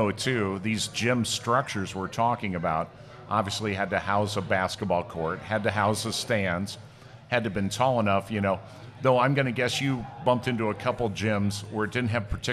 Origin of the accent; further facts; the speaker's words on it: Elkhart, Indiana, United States; I grew up in Elkhart, Indiana. And Elkhart famously only had one high school for many years.